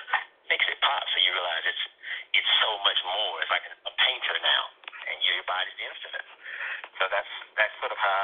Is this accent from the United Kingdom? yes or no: no; Georgia, United States; I'm from Georgia originally, right?